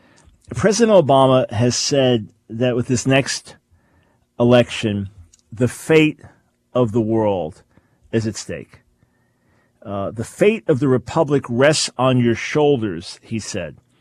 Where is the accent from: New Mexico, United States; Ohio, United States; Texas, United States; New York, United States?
New York, United States; also born or lived in Maryland / Pensacola, Florida; now in North Carolina, United States; I live in North Carolina now. I'm a New Yorker for 30-plus years.